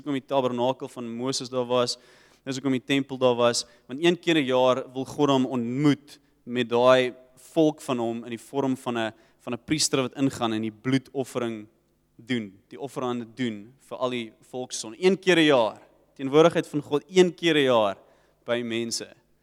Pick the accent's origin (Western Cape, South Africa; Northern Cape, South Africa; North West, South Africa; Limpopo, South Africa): Western Cape, South Africa; Rawsonville; Daar waar ek vandaan kom, Rossingwil, was Hannepoetjie